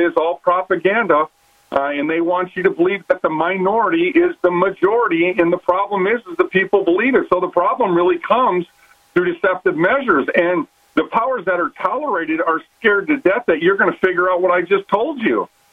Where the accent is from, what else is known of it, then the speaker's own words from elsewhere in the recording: Minnesota, United States; But again, if everybody understands that I'm from Minnesota, you know, where they call it, it's the nice people state